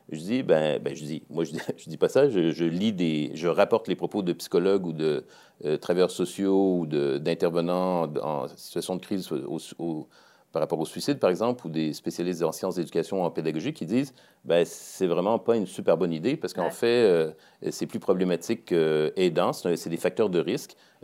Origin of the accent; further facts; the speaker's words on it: Quebec, Canada; Comme je suis Québécois